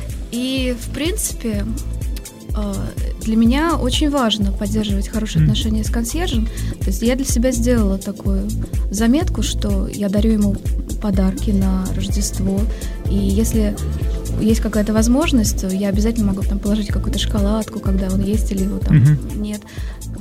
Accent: Bashkortostan, Russia; born there; Я родилась в республике Башкортостан.

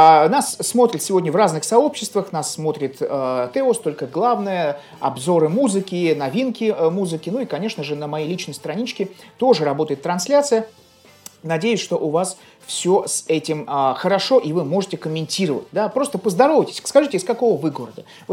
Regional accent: Saint Petersburg, Russia; Но обычно он выходил из моего родного города Санкт-Петербурга.

